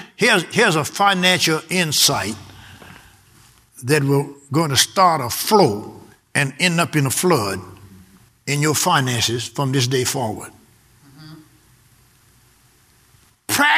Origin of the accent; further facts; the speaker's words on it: Louisiana, United States; I'm from Louisiana. You don't call me stupid.